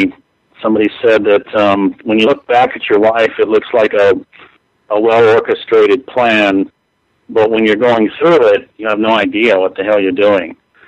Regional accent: Los Angeles, California, United States; born and raised in Los Angeles, and spent a lot of time in the startup scene there.

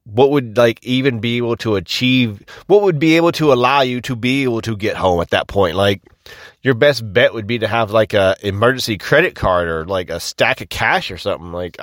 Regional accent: the South, United States; accent: Southern US; they tell me that I have a very deep Southern accent. I don't think I have a deep Southern accent.

